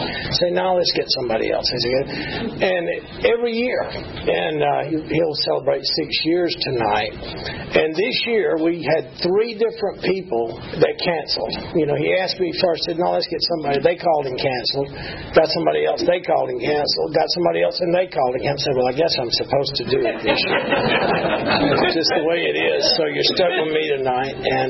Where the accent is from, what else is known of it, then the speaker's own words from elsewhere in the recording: Atlanta, Georgia, United States; born there; I was born right here in Atlanta, Georgia, 1957. I'm 55. I was born at Georgia Baptist Hospital.